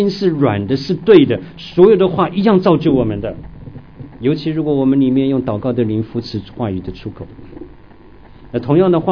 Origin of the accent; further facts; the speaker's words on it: Tainan, Taiwan; 我以前小的时候在台湾的台南哈